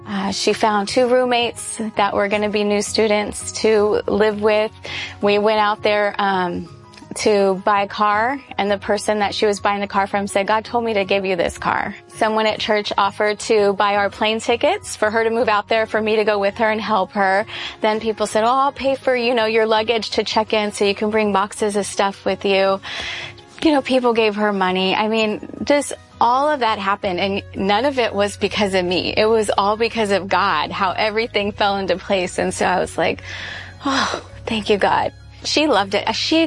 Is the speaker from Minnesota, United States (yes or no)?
no; Sacramento, California, United States; I'm from Sacramento, California.